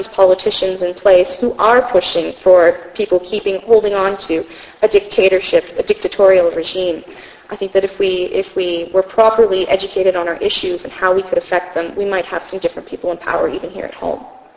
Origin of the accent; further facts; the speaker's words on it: Canada; I'm excited to be a Canadian. I enjoy my heritage